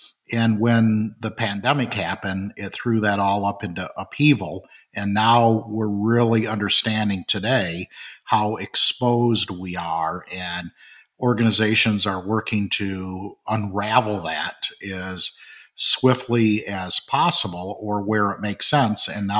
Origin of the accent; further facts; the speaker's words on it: Flint, Michigan, United States; I grew up in Flint, Michigan. I have a journeyman's card as a machinist. I watched the big changes that happened in Flint due to the automotive industry.